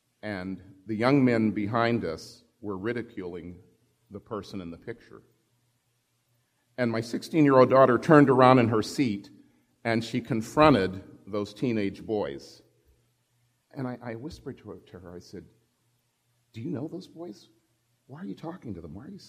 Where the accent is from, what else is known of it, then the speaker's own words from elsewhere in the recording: Liberia; born there; I was born in Liberia of American parents, so I was entitled to U.S. citizenship.